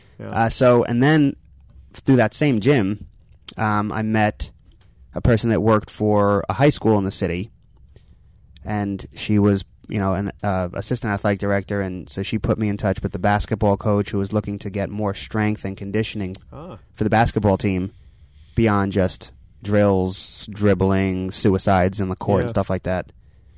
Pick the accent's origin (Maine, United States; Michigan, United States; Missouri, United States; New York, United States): New York, United States; I'm from New York, and I just couldn't.